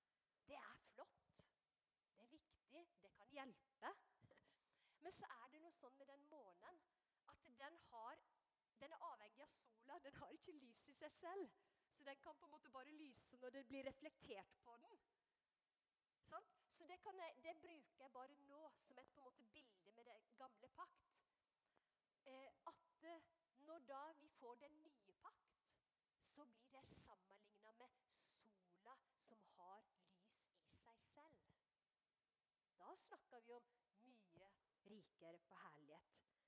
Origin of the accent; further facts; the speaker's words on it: Breim, Vestland, Norway; accent: mixed, partly Telemark; så jeg er fra Feldegårdene i Breim, altså i Birkjelo i Nordfjord, på Birkjelo i Nordfjord. Sogn og Fjordane heter det. Så ekte vestlending, men dialekten ble ødelagt når jeg, egentlig mest ødelagt når jeg bodde på Filippinene